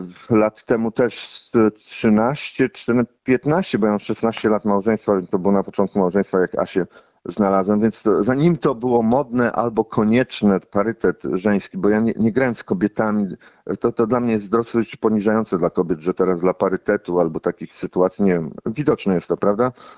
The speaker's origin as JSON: {"language": "Polish", "town": "Gdańsk", "region": "Pomeranian Voivodeship", "country": "Poland", "said": "No, ja jestem z Gdańska, więc tam jest długa tradycja płonących przez przypadek rzekomo"}